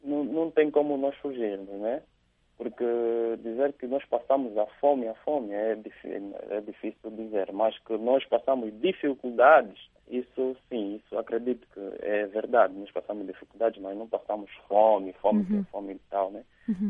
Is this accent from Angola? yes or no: yes; Angola; now in Romania; nós, como angolanos, também já temos uma história também